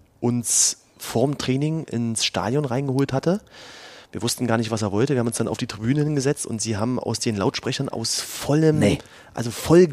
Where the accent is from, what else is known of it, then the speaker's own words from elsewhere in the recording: Berlin, Germany; ich bin groß geworden in Marzahn, in einem typischen Elfgeschosser. Parterre haben wir gewohnt, ganz unten.